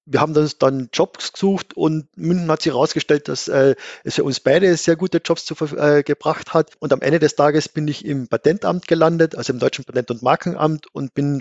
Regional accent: Carinthia, Austria; now in Vienna, Austria; Also ich bin ursprünglich in schönem Gailtal in Kärnten aufgewachsen. Und mein Weg hat mich dann in die große Stadt nach Wien geführt, um Astronomie zu studieren.

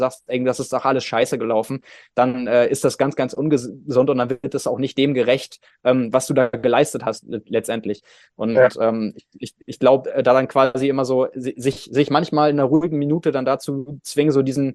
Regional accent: Lübeck, Schleswig-Holstein, Germany; Ich komme ja ursprünglich aus Lübeck, also quasi mehr oder weniger um die Ecke.

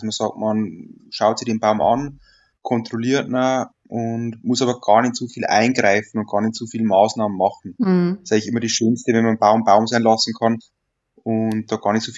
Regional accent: Neukirchen am Teisenberg, Bavaria, Germany; Neukirchen am Theisenberg, das ist

